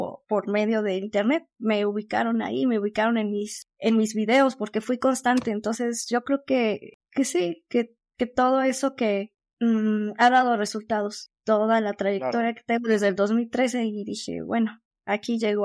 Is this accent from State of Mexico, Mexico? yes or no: no; Hidalgo, Mexico; aquí en Hidalgo, pues sí, bueno, de niña sí, tal vez lo llegué a escuchar